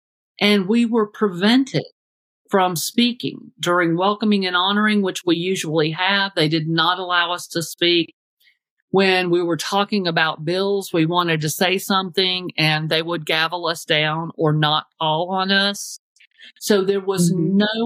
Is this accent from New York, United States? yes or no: no; Knoxville, Tennessee, United States; I'm from Knoxville, Tennessee.